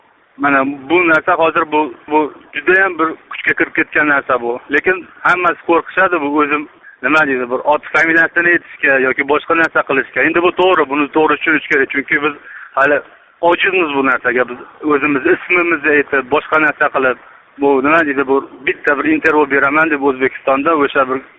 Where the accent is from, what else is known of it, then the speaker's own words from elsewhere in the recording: Khorezm Region, Uzbekistan; Men Xorazmdanman, Xorazmdan.